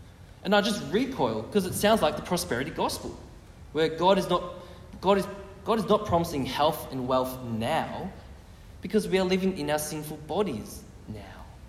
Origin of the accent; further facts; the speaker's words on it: Australia; I'm sorry, I grew up in Australia, so I didn't learn English grammar.